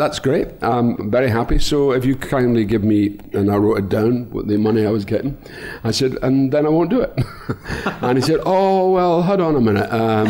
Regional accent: Scotland, United Kingdom; I'm the only Scottish actor that's in both of the movies. I don't know about English actors, but I'm a Scottish actor.

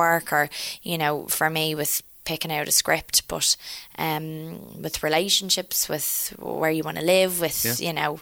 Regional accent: Ireland; we shot pretty much all of it in Ireland apart from one week in Hastings, and I was so happy to be shooting at home, and our crews at home are terrific

